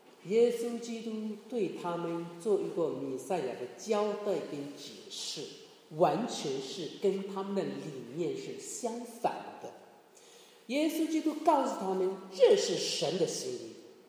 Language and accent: Chinese; China; 如果用我们中国人的观念来讲的话，最好是龙袍。